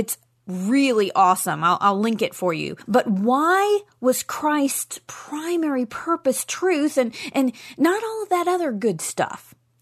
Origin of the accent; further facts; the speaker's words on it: Nashville, Tennessee, United States; I plan to attend the Spark Media Podcast Conference in March of this year in Nashville, Tennessee, my hometown.